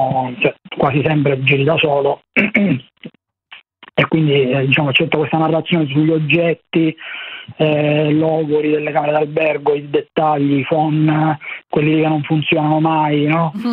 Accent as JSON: {"language": "Italian", "town": "Solarino", "region": "Sicily", "country": "Italy", "tie": "born or raised there", "said": "Feci un corso di fotografia all'età di 15 anni nel mio paesino a Solarino"}